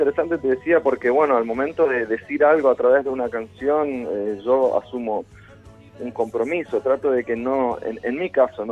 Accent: Resistencia, Chaco, Argentina; born there; yo nací en Resistencia, en el Chaco, y me crucé con la música desde muy chico

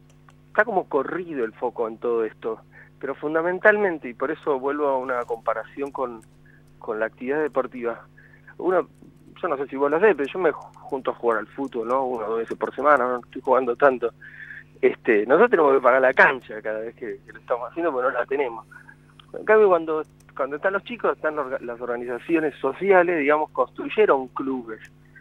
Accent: Cipolletti, Río Negro, Argentina; Yo crecí en Chipoleti, en el Alto Valle, iba a la escuela 53, y después mi segunda casa quizás era la Biblioteca Popular Bernardino Rivadavia.

